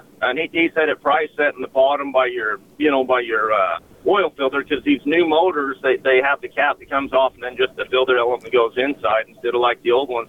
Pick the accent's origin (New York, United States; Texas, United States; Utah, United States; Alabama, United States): Utah, United States; Moab; We live down there around Moab. I was born and raised in Moab.